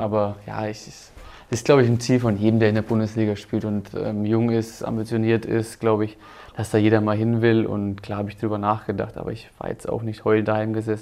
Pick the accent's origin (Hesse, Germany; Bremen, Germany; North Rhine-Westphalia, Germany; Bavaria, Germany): Bavaria, Germany; Nuremberg; also born or lived in Osnabrück; meine Heimat ist ganz klar Nürnberg. Ja, wir bauen da jetzt ein Haus, auch meine Familie